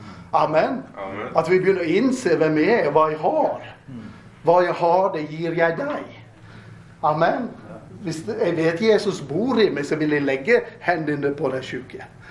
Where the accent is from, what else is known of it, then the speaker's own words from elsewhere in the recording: Norway; jag sa faktiskt till engelskläraren min att jag är norsk, jag behövde inte engelsk.